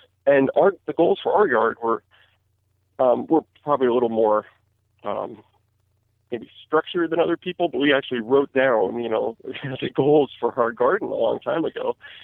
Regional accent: Maryland, United States; Like I said, I grew up in Maryland, in the middle of, you know, eastern hardwood forest

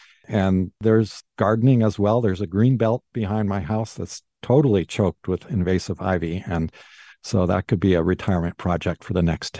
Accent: Seattle, Washington, United States; also born or lived in Minnesota; I'm from Seattle, but I went to Carleton College in Minnesota

